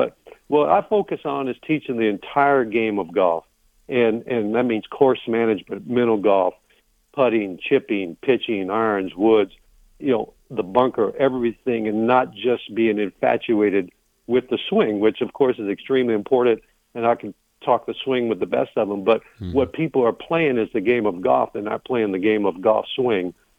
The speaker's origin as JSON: {"language": "English", "region": "Louisiana", "country": "United States", "said": "And so I am from Louisiana. A lot of people ask me what part of the South you're from, and I say South Detroit, way south of Detroit."}